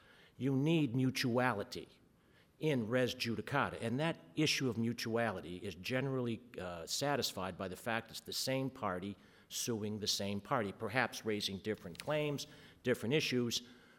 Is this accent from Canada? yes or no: no; Cleveland, Ohio, United States; I'm from Cleveland, Ohio, and I have the privilege of representing the appellees this morning.